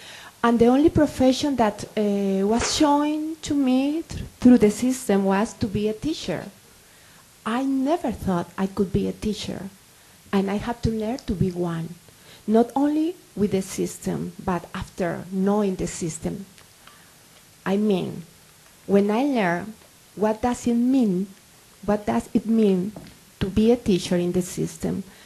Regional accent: Colombia; first language Spanish; English is a second language; And I was telling that I am from Colombia. I am a scholar. I am a professor. It is very important for me to think about word. I don't only speak Spanish as my native language, but I teach Spanish as a second language.

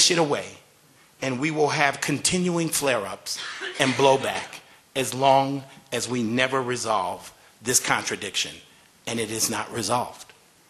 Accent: Louisiana, United States; also born or lived in Virginia; Like Ellen, I grew up in Louisiana, in Virginia, during Jim Crow.

